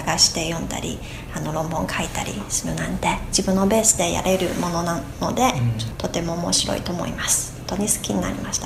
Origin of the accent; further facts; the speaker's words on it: Shandong, China; Japanese is a second language; 出身は中国です。中国の山東という山東省というところなんですが、浜辺で海鮮料理がとても美味しいところです